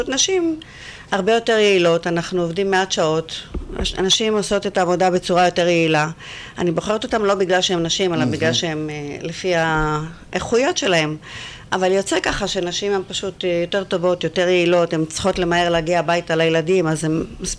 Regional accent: Tel Aviv, Tel Aviv District, Israel; גדלתי בשכונת שפירה, שזה שכונה דרומית בתל אביב.

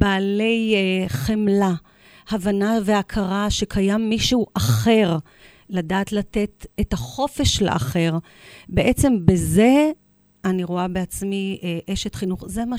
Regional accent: Holon, Tel Aviv District, Israel; moved away as an adult; now in Rishon LeZion, Israel; נולדתי בישראל. אני ילידת העיר חולון. כאשר בגיל 30 עברתי לראשון לציון, ומאז אני שם אוטוטו 30 שנים. כלומר, אני מתקרבת ל-59

